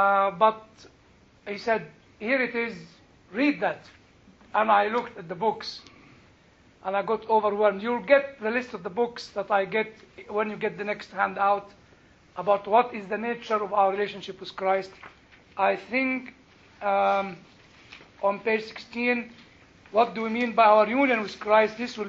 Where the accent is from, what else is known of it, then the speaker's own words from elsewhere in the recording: United Kingdom; I think if I go as a British, I'll miss you. Because there'll be no American burgers and, you know, the big steak, you know, which is enough for 6 British people.